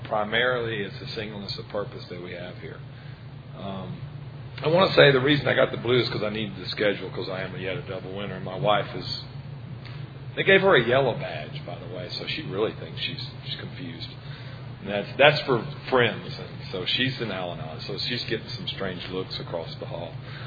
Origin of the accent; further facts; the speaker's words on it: Friendswood, Texas, United States; We're from Friendswood, and it's just a little bit south of Houston.